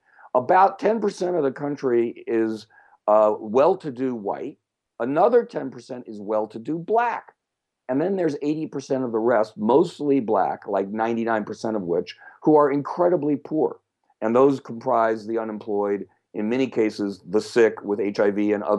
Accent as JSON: {"language": "English", "region": "California", "country": "United States", "said": "and a lot in my home state of California."}